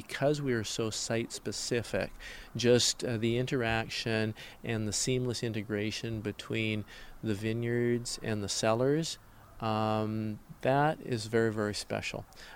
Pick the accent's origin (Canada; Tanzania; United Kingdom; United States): Canada; We have this sort of self-effacing way about being Canadian.